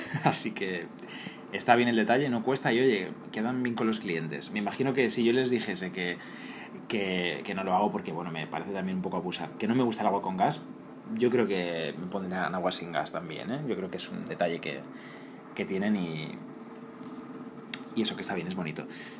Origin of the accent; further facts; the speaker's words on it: Galicia, Spain; Yo no entiendo mucho de vinos, aparte de mi Albariño y mi Ribeiro, pero de mi tierra.